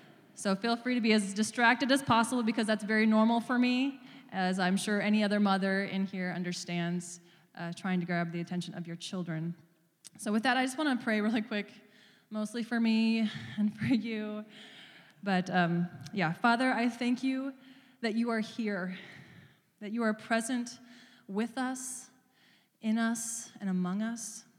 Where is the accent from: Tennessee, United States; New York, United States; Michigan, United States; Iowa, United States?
Iowa, United States; they're from Iowa. I'm from Iowa.